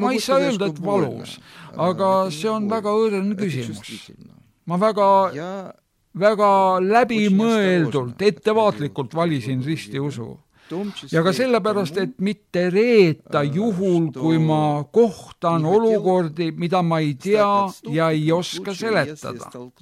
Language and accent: Estonian; Chișinău, Moldova; moved away as an adult; now in Estonia; Ma olen pärit Kissinjovist. See on Moldavias, eks ole? Jah, ma tulin siia 1980. aastal, et astuda tookordsesse Eesti kunstiinstituuti.